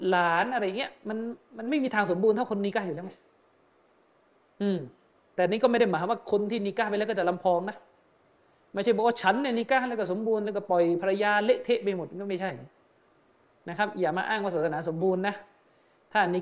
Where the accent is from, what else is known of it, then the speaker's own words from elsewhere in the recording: Yala, Thailand; บ้านผมอยู่ยะลาบ้านผมอยู่ยะลาแต่ผมต้องไปอยู่หอพักที่ปัตตานีเพราะผมเรียนที่มอปัตตานี